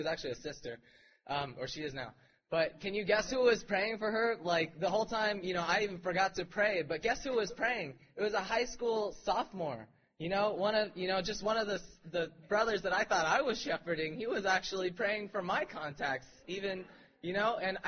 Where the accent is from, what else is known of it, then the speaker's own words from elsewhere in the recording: Torrance, California, United States; By the way … from Torrance. If you don't know where Torrance is, it's south of L.A.